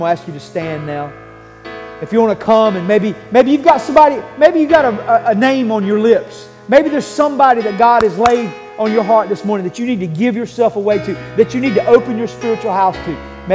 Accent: North Carolina, United States; I grew up here in Moore County. And in Moore County, when I was young, everybody farmed tobacco.

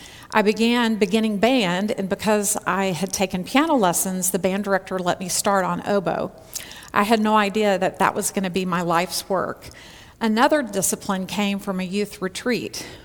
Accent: Houston, Texas, United States; I'm from Houston, Texas. I'm a big city girl, and we do think that everything's bigger and better in Texas.

